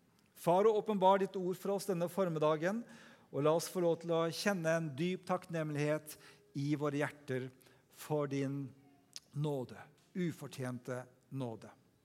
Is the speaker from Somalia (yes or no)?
no; DR Congo; now in Norway; En del av dere vet at jeg vokste opp i Kongo. Jeg elsker jo Afrika.